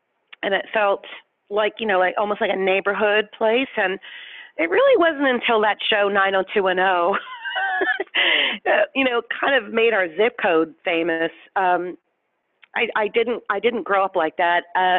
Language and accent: English; Beverly Hills, California, United States; also born or lived in Hollywood; Well, I was born in Hollywood, and I was raised in Beverly Hills. And it was a very different city when I was born.